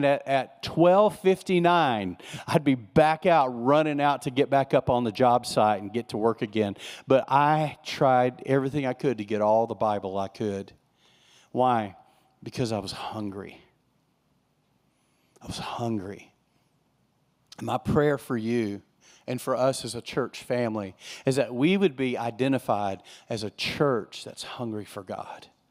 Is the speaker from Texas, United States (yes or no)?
yes; Texas, United States; now in California, United States; I grew up in West Texas. There wasn't any waves to ride in West Texas. There were no oceans. I think I had been down to the coast, the Gulf, probably three or four times in my lifetime. And here we were, we move out to Southern California.